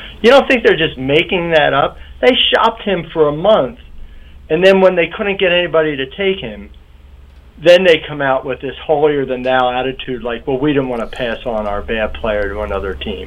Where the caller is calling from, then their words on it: Philadelphia, Pennsylvania, United States; from Philadelphia.